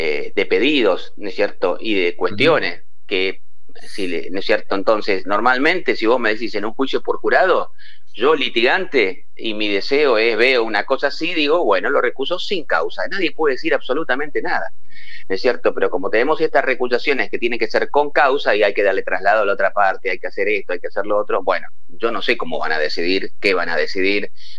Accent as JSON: {"language": "Spanish", "region": "Buenos Aires", "country": "Argentina", "said": "Yo soy porteño, me imagino que vos también"}